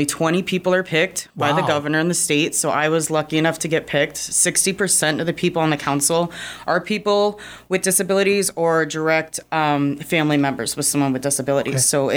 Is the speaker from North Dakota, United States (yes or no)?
yes; Ellendale, North Dakota, United States; also born or lived in Brown County, South Dakota; I'm from Ellendale, Dickey County, and I was formerly from Brown County, South Dakota, and those areas are very rural